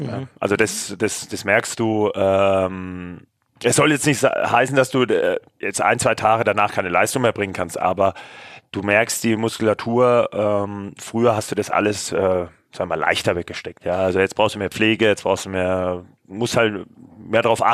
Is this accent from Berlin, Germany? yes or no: no; Würzburg, Bavaria, Germany; Kommen wir auch aus Würzburg, genau.